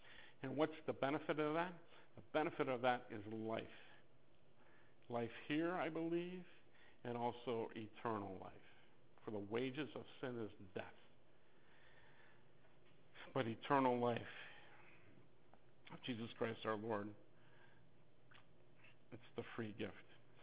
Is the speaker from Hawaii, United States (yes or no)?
no; Ohio, United States; He was from Ohio. I was from Ohio. We graduated about the same time from high school